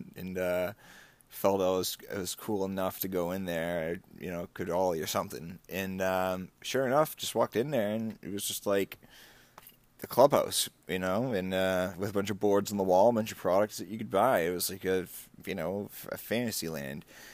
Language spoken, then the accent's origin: English; Stoneham, Massachusetts, United States; And the Stoneham Skate Park, which was my hometown, that eventually got built.